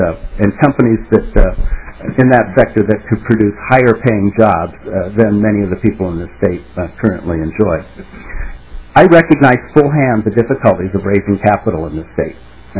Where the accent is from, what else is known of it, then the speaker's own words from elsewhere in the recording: Indiana, United States; moved away as an adult; I became aware of similar efforts in Indiana, which is my home state. I'm a transplant here, so that I've been here for 18 years.